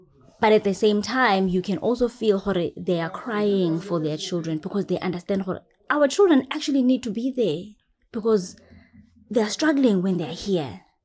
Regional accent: South Africa; maybe it's because they just love having the experience of talking to me as a South African.

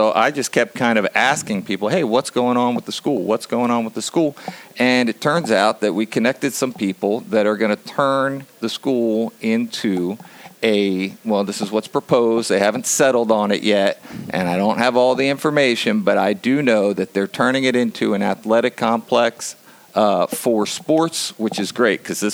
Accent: New Jersey, United States; moved away as an adult; Well, originally, I'm from New Jersey, but I moved here 17 years ago.

